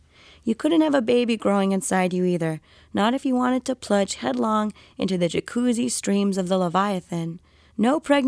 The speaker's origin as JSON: {"language": "English", "region": "Florida", "country": "United States", "tie": "born or raised there", "said": "Well, so I grew up in South Florida, and that's sort of like the most theme parks per capita in the continental U.S."}